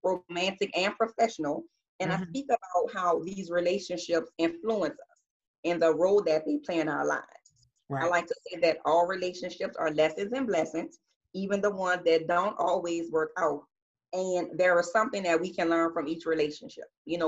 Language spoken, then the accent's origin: English; New Orleans, Louisiana, United States; I'm from New Orleans. I am an author, speaker, relationship coach, and a minister-elect.